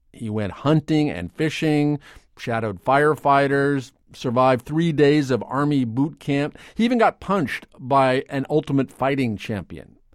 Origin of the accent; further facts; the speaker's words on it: Nebraska, United States; I'm from Nebraska. Just I absorbed it.